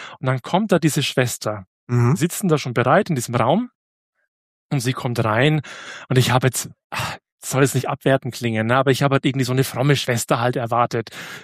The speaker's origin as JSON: {"language": "German", "region": "Bavaria", "country": "Germany", "tie": "born or raised there", "said": "Also ich bin gut katholisch aufgewachsen in der Oberpfalz"}